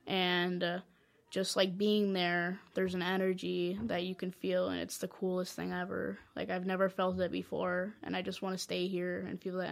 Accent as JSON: {"language": "English", "region": "Wisconsin", "country": "United States", "said": "I'm from Wisconsin, and I'm 13 years old."}